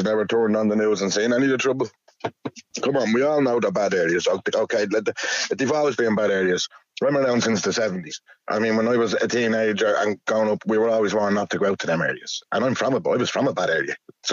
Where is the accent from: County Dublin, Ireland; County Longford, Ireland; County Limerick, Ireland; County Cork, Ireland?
County Dublin, Ireland; Blanchardstown; I'm from Blanchardstown originally back in the 70s